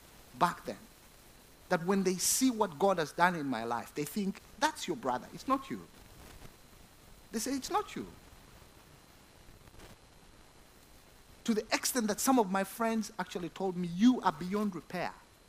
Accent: Uganda; I was born and raised in Uganda

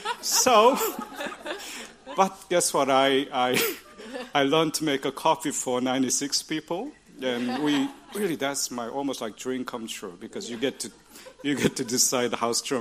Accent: South Korea; now in Leiden, Netherlands; I'm from South Korea

